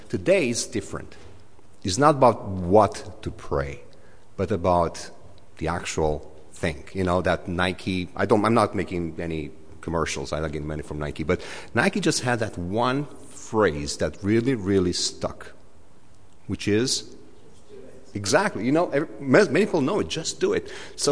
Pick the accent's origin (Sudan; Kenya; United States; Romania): Romania; first language Romanian; English is a second language; I'm speaking English, not Romanian. English is ESL, so if you'd hear me speak Romanian, you'd really need some espressos to listen to me.